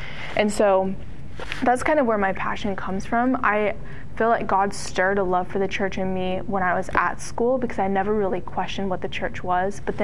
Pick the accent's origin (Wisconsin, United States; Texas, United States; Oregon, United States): Oregon, United States; Portland; And yeah, so … I grew up in the Portland area, and I actually went to Multnomah University, which is a local Bible university